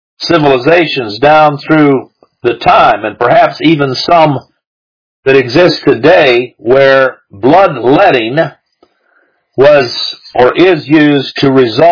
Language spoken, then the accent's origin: English; Central African Republic; Where I grew up in the Central African Republic, there was a country next to us